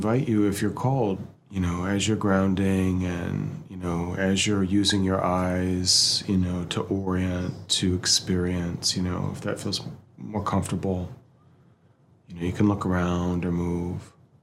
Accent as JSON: {"language": "English", "region": "Texas", "country": "United States", "tie": "born or raised there", "said": "I grew up in Texas, so it feels like being in the South when it's hot."}